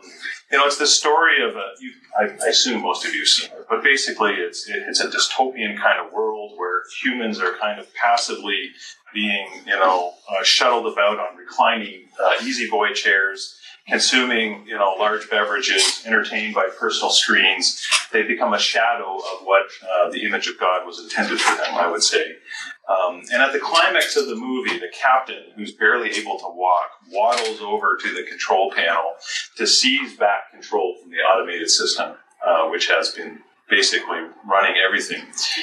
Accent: Canada; now in United States; from Calvin College, but I'm Canadian. I'm living in the States, but I am a proud Canadian.

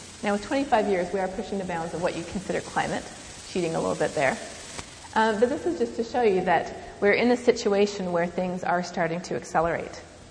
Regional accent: Canada; As a Canadian, we're not really off the hook, though.

